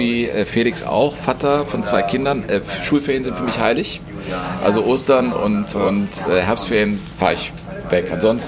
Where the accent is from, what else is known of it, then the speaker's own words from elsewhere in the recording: Cologne, North Rhine-Westphalia, Germany; ich bin in Köln groß geworden